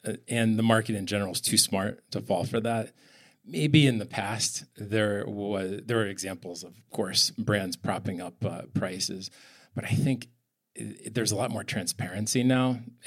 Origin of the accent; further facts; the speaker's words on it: Bristol, Connecticut, United States; So I was lucky enough to grow up next to a watch and clock museum in my hometown, Bristol, Connecticut.